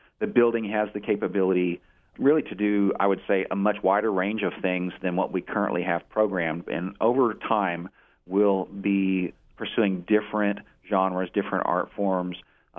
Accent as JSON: {"language": "English", "region": "Oklahoma", "country": "United States", "said": "but I'm originally from Oklahoma."}